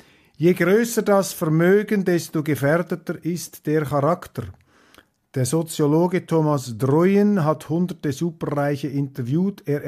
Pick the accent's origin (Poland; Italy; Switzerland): Switzerland; Und als Schweizer staunt man einfach, wie Politiker sich da äußern in Deutschland.